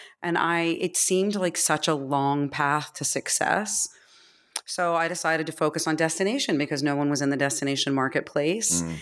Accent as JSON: {"language": "English", "region": "New Jersey", "country": "United States", "said": "Well, I'm from Jersey."}